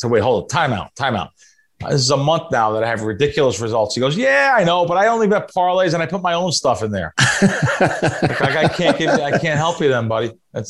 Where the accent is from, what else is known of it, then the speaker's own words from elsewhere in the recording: New York, United States; I'm cynical. I'm a New Yorker.